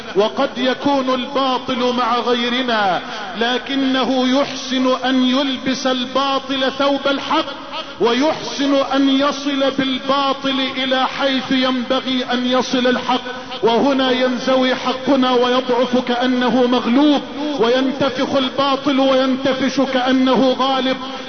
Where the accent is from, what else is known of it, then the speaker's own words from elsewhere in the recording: Egypt; اللهم اجعل بلدنا مصر واحة للامن والامان وجميع بلاد